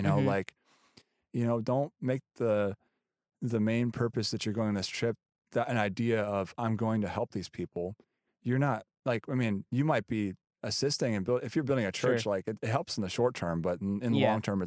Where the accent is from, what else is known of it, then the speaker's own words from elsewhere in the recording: United States; I'm just I'm just this American guy that's, it's cool that I'm there because I'm American. I'm in like this country no one's ever heard of.